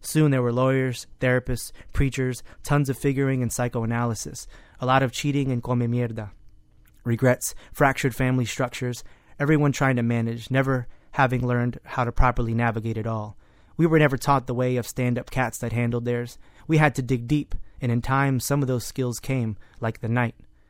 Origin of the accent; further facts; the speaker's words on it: Florida, United States; me growing up in South Florida and being, you know, a son of Colombian parents and stuff